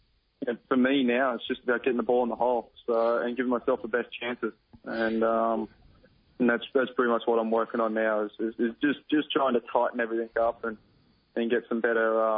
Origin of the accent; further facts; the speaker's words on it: Inverell, New South Wales, Australia; also born or lived in Taree; Born in Taree, and I grew up in Inverell. Yeah.